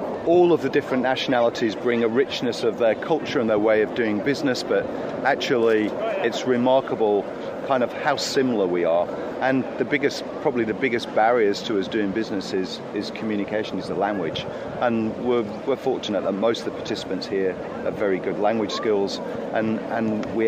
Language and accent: English; Australia; I'm an Australian naval officer.